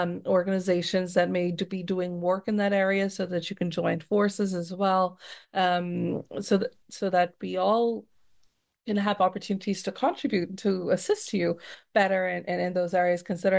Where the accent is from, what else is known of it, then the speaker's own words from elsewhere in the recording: Long Island, New York, United States; Now, I'm from Long Island, and we could hear from what its name just how extreme that geography could be.